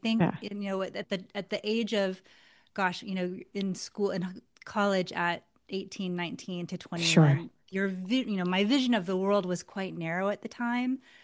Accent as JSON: {"language": "English", "town": "Santa Cruz", "region": "California", "country": "United States", "tie": "born or raised there", "lives_now": "San Francisco, United States", "said": "But I grew up in Santa Cruz, California, which is a smaller beach town. And that feels like my heart home."}